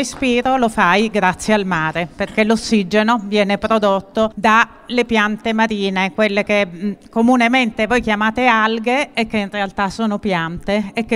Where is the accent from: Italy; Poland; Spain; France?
Italy; Taranto, Apulia; io sono pugliese, sono nata a Taranto